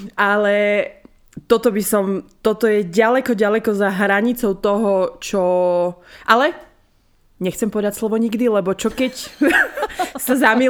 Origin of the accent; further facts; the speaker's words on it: eastern Slovakia, Slovakia; lebo u nás na východe 55-ročné ženy ako...